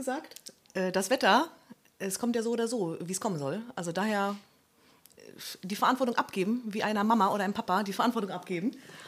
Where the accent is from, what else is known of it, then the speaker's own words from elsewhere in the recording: Germany; also born or lived in Poland; Ich bin in Polen geboren, mit 2,5 hergekommen.